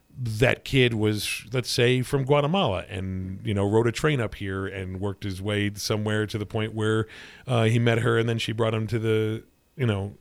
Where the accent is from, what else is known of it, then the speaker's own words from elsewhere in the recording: New England, United States; I personally grew up learning French because I was raised in New England so from fourth grade to high school, they taught me French just as a matter of course.